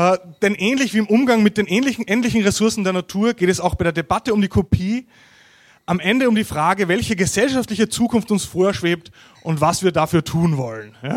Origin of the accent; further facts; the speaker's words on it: Linz, Upper Austria, Austria; durfte ich an meiner Heimat-Uni, man hört's, in Linz, einen Vortrag zu diesem Thema halten